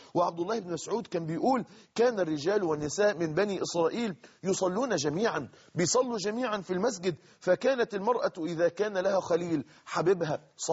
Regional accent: Mansoura, Dakahlia, Egypt; كنت في نادي هو من أكبر النوادي عندنا في المنصورة

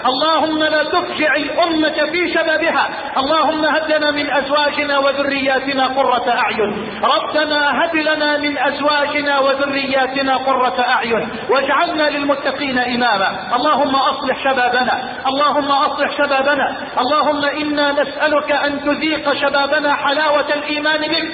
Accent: Egypt; بلدنا مصر

